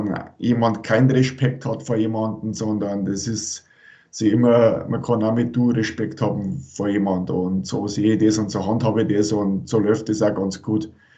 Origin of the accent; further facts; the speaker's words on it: Rosenheim, Bavaria, Germany; ich bin aus Rosenheim, da bin ich geboren und habe das Eishockeyspielen gelernt